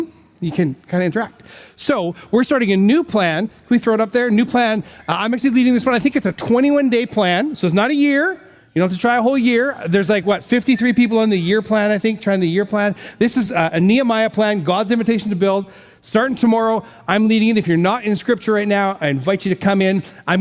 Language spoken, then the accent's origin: English; Saskatchewan, Canada; I grew up in Saskatchewan. Come on. Come on, Saskatchewan people. It makes you tough because you spend time in minus 40 and a wind chill.